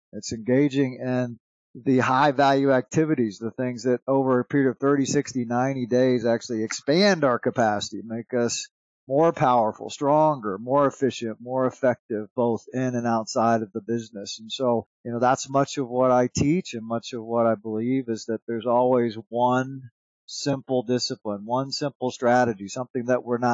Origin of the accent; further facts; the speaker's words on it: Southeast, United States; I grew up in the Southeast, and there's a lot of Waffle Houses in the Southeast